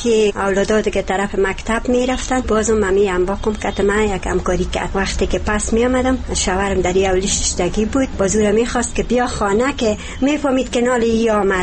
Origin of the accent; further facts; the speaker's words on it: Maidan Wardak, Afghanistan; از چالیز هستم، تکه ولایتم وردک است.